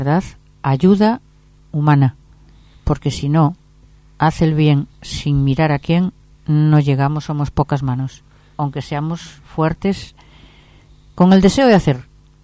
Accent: Galicia, Spain; now in Argentina; Yo realmente soy de la provincia de Orense, pero el club de mi pueblo lo tengo en Olivos, me queda muy a contramano.

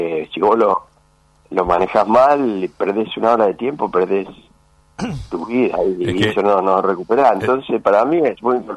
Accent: Rosario, Santa Fe, Argentina; porque yo vine de Rosario

